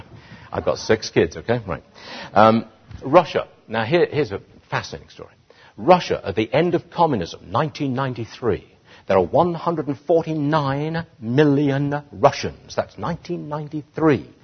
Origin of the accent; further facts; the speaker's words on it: England, United Kingdom; now in Hong Kong; I'm an Englishman, originally. Been here 35 years, but I'm still an Englishman.